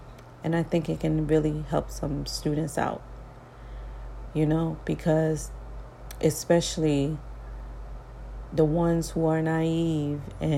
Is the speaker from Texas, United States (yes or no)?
no; Miami, Florida, United States; Like when I was growing up in Miami and I looked out the window and saw those people using those pipes